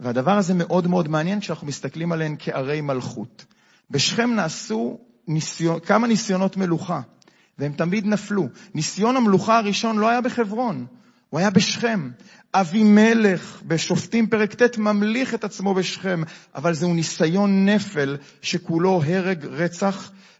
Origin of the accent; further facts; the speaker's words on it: Peduel, West Bank, Israel; אני שומרוני, נולדתי בשומרון, בפדואל, בסדר? מהשומרון, וככה מאוד אוהב אותו